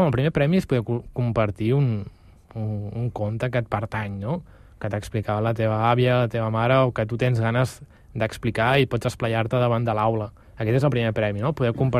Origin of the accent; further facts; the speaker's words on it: Catalonia, Spain; És important que nosaltres, com a catalans, transmetem també la nostra cultura